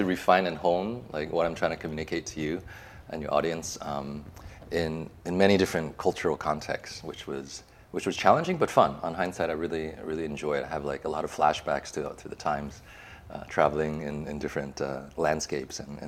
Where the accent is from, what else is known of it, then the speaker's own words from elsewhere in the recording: Taiwan; also born or lived in the West; You know, I grew up, I was born in Taiwan. Spent a lot of time in the West, and also actually had an opportunity to move back to Taiwan as a young teenager.